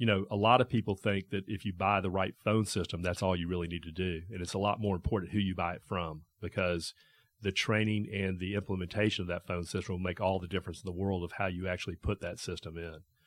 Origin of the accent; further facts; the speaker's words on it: Atlanta, Georgia, United States; I grew up here, just south of here, actually, at Peachtree Hills.